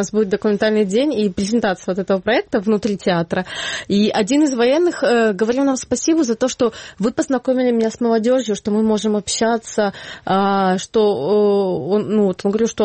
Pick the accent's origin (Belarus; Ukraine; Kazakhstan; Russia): Ukraine; Donetsk, Donetsk Oblast; ну вот я сама переселенка, я сама из Донецка, и на самом деле мне очень трепетно и волнительно возвращаться на Донбасс